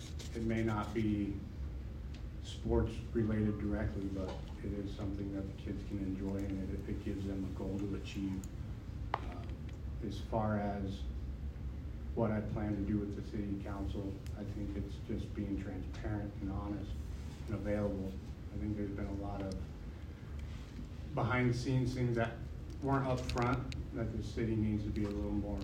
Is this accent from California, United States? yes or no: no; Alliance, Nebraska, United States; I was born and raised here in Alliance, Nebraska. I graduated in 2006.